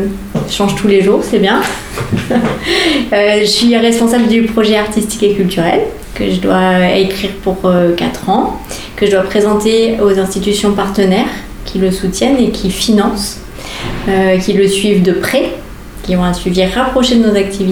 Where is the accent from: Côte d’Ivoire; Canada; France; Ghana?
France; Caen, Normandy; now in Alençon, France; J'arrivais de la Drôme et je suis originaire de Caen. J'aime beaucoup habiter à Alençon.